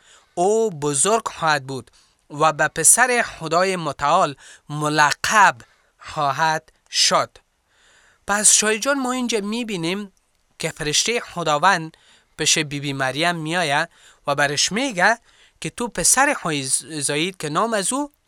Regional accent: Kabul, Afghanistan; میگم من بچه کابل هستم

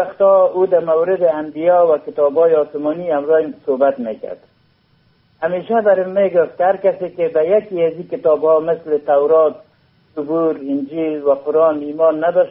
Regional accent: Kabul, Afghanistan; از سال 1325 در ولایت کابل در یک خانواده روشن فکر رو سرشناس به دنیا آمدیم و بزرگ شدیم.

